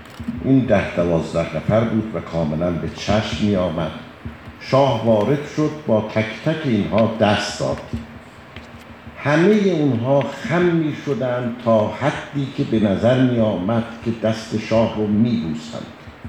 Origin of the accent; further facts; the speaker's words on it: Tabriz, East Azerbaijan, Iran; وقتی میفهمیدم من از تبریزم،